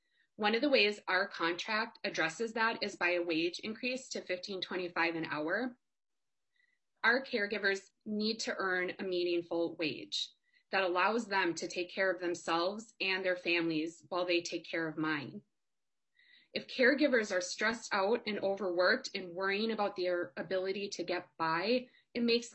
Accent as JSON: {"language": "English", "town": "Oakdale", "region": "Minnesota", "country": "United States", "said": "I'm from Oakdale."}